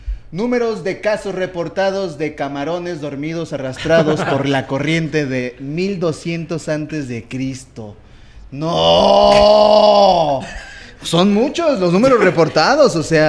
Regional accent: Puebla, Mexico; Soy poblano

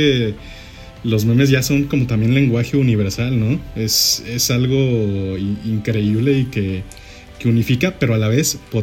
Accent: Mexico; En nosotros como mexicanos.

